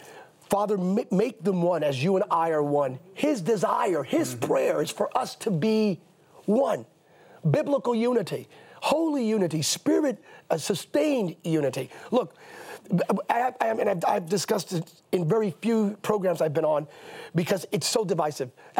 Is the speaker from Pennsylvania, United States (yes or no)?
yes; Bethlehem, Pennsylvania, United States; I'm a kid from Bethlehem, Pennsylvania.